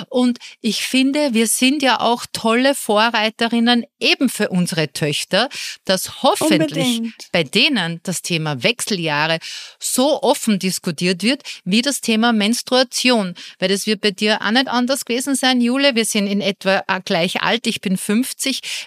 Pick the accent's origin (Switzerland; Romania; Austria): Austria; Bei uns in Österreich vor einigen Wochen ist unsere Wetterfee auf ORF, die Christa Kummer, die ist von der Bildfläche verschwunden worden